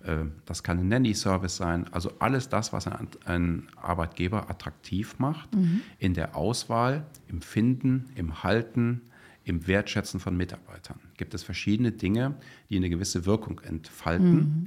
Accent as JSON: {"language": "German", "town": "Mönchengladbach", "region": "North Rhine-Westphalia", "country": "Germany", "tie": "born there", "said": "weil meine Wurzeln sind in NRW. Ja. Ich bin in Mönchengladbach geboren, habe in Düsseldorf studiert"}